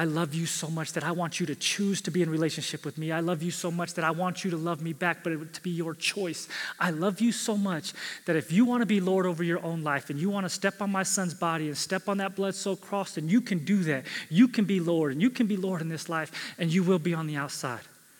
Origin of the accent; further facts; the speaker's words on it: San Diego, California, United States; I'm from San Diego. I can go stand on the beach and just look and go, yeah.